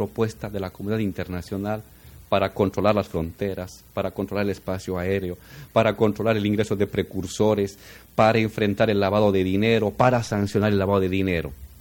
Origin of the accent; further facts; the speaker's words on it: Bolivia; Consideramos que el área de amistad y de colaboración fundamental que tenemos como bolivianos pasa por Brasil